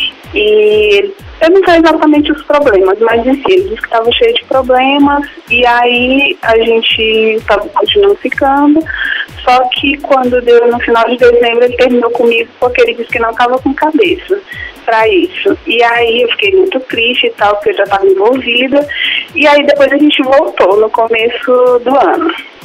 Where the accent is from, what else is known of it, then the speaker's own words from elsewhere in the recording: São Luís, Maranhão, Brazil; Eu sou de São Luís do Maranhão.